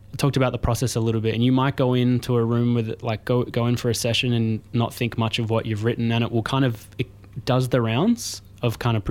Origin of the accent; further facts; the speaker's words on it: Melbourne, Victoria, Australia; now in New Zealand; because people can probably already tell from my accent that I'm not from here. The text lines were like, just like, who the fuck is this guy? So I'm originally from Melbourne